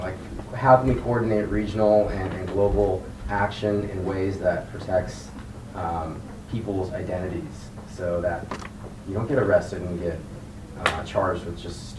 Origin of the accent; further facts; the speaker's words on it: California, United States; I came from Orange County, and this guy got shot by the police in Brea, and he was unarmed.